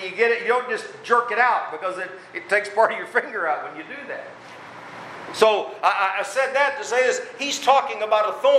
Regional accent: Oklahoma, United States; Now, down home, I'm from Oklahoma, and we got mesquite trees.

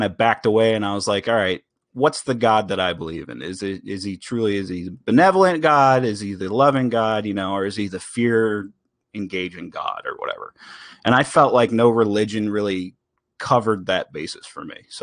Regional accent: Delaware, United States; Born and raised here.

